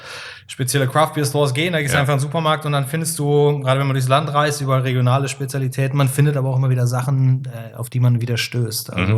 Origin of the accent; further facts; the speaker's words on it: Cologne, North Rhine-Westphalia, Germany; Als Kölner war das so.